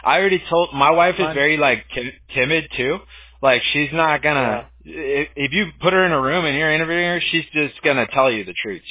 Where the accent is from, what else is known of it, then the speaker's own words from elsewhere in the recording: California, United States; I have a bunch of friends that are Mexican growing up in Orange County